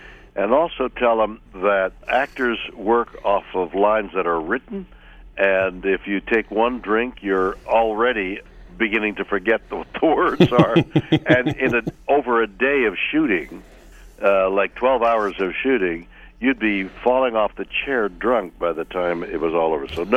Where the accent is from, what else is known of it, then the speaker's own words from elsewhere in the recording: Canada; now in United States; I'm a Canadian, and I'm living under the good graces of America here for the last many years, but I never forget that I'm a guest.